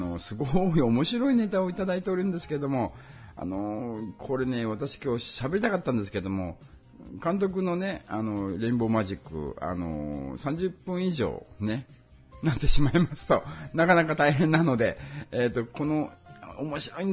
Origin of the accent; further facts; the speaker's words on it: Shikoku, Japan; born there; 私、四国の生まれなので、方言なんですね。